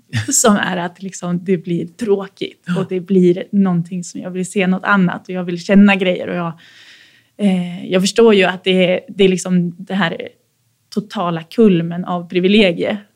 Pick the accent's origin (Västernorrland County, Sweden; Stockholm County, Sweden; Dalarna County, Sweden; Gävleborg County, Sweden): Västernorrland County, Sweden; Sundsvall; en helt vanlig tjej från en helt vanlig stad någonstans i Mellansverige. Mm. Jag växte upp i Sundsvall på en gata i ett hus med två brorsor.